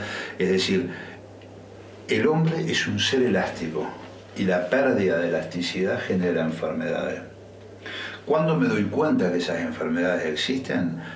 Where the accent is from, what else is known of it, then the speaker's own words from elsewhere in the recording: Paysandú, Uruguay; increíblemente yo soy nacido en Paysandú, soy sanducero. Entonces eso también me motivó saber que era en el lugar donde, bueno, yo había vivido toda mi infancia.